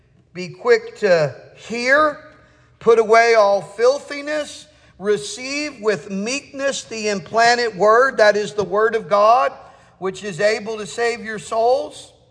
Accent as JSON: {"language": "English", "region": "Mississippi", "country": "United States", "said": "Remember, I'm from South Mississippi, so I say feller and gal."}